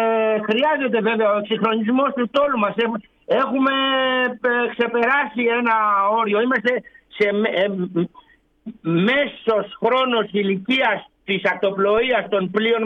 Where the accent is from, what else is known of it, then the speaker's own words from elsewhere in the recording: Skyros, Central Greece, Greece; Εγώ είμαι από τη Σκύρο, μέσα από τη Σκύρο. Εμείς κεντρικό μας χωριό είναι ένα, η Σκύρος.